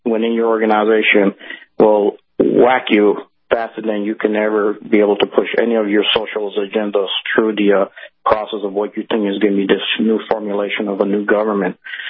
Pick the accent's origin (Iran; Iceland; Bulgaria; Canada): Iran; now in United States; Well, look, you know that I came from Iran.